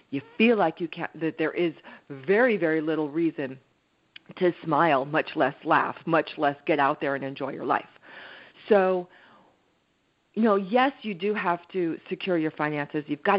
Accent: Westfield, New Jersey, United States; now in San Francisco, United States; I've been living in San Francisco for a long time. Actually, I got here in '88. And I was born and raised in New Jersey in Westfield.

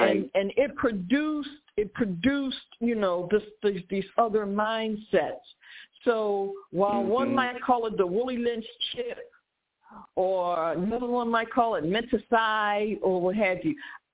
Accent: Philadelphia, Pennsylvania, United States; because I'm from Philly

